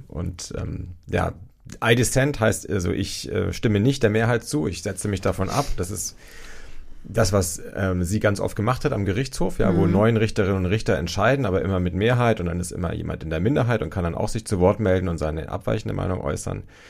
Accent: Nuremberg, Bavaria, Germany; moved away as an adult; now in Hamburg, Germany; Ich bin nach dem Zivildienst nach Hamburg gezogen und der Kontrast war riesig. Also ich fand es schon als Nürnberger Kind beeindruckend

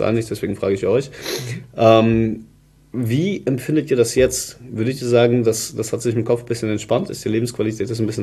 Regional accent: Stuttgart, Baden-Württemberg, Germany; ich komme ja auch aus Stuttgart, da sagt man immer so ein Speckle.

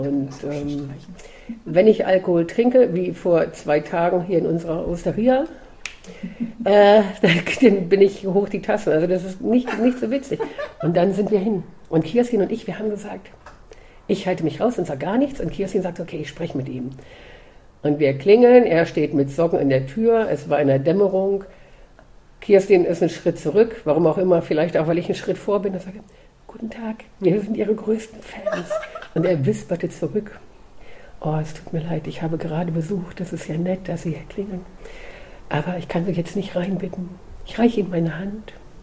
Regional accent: Hildesheim, Lower Saxony, Germany; ins Tierheim in Hildesheim, wo ich herkomme

